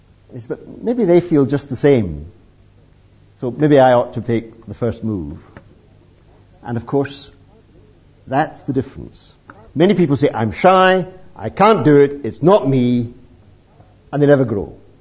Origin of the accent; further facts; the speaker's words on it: Scotland, United Kingdom; I'm a Scot, come on.